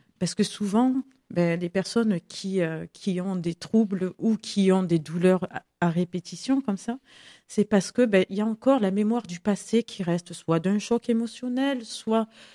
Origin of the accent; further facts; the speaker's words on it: Mornas, Provence-Alpes-Côte d'Azur, France; Je viens de Mornas.